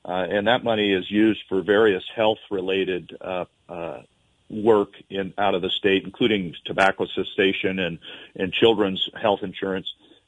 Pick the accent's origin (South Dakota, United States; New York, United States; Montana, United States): Montana, United States; Hardin; over there in eastern Montana, near where I grew up in Hardin